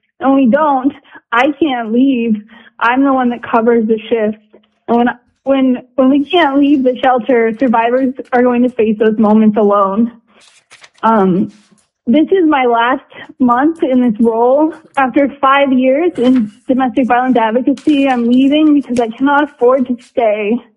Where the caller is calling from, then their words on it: Sitka, Alaska, United States; I'm calling from Sitka, where I serve as the shelter manager at Sitkins Against Family Violence.